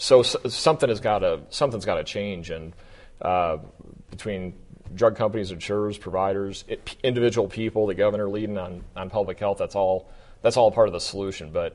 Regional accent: Illinois, United States; I grew up in Cook County, Illinois.

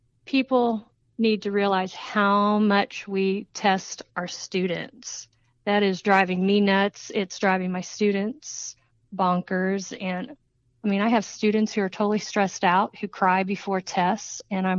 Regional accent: Evansville, Indiana, United States; I spent 12 of those up in the Indianapolis area and the rest here in my hometown of Evansville.

